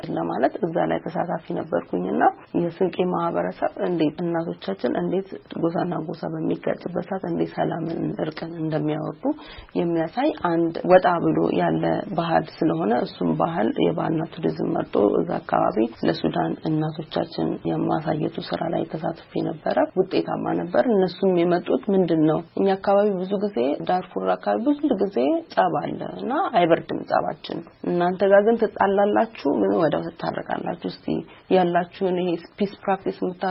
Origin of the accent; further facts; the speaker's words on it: Dire Dawa, Ethiopia; ተወልጄ ያደኩት በድሬዳዋ ከተማ ነው።